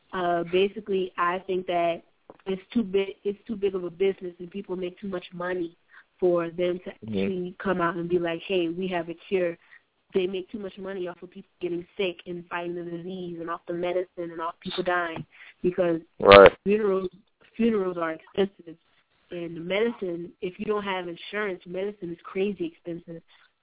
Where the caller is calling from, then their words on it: South Carolina, United States; I'm calling from South Carolina.